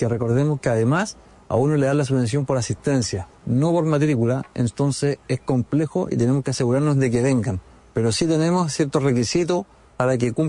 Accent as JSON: {"language": "Spanish", "town": "Talca", "region": "Maule", "country": "Chile", "tie": "born or raised there", "said": "recorro la casa donde yo me crié de chico y vuelvo al barrio y al sector donde yo me crié, en Talca."}